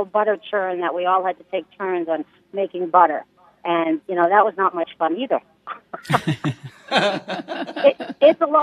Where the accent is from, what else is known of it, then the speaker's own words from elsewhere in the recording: South Berwick, Maine, United States; In South Berwick, Maine.